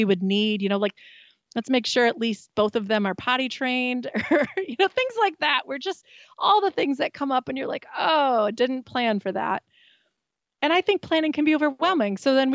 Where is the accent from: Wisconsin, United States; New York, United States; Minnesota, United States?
Wisconsin, United States; You know, we were in California, we're from Wisconsin.